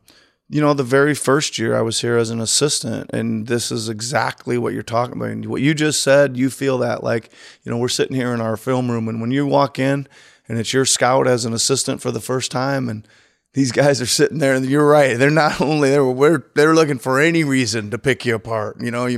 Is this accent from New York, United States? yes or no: no; Iowa, United States; I got offered a head coaching job in college, in my home state at Grandview University, a little NAIA school.